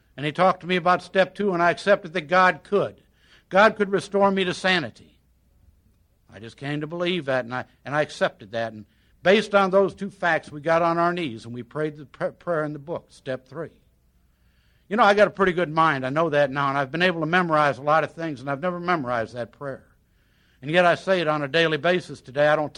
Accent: Cleveland, Ohio, United States; upper middle class family in a suburb of Cleveland, Ohio, a nice suburb. And I don't talk much like I was from Cleveland, but that's where I was from.

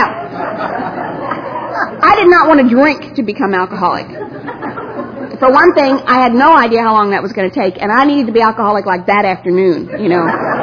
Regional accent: Addison, Texas, United States; I am from Addison is a very nice way of saying Dallas.

